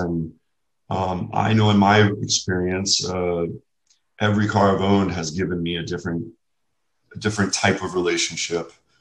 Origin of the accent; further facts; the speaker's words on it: New Orleans, Louisiana, United States; I was raised in New Orleans, Louisiana, and this was about the year we had the big hurricane, 2005, 2006.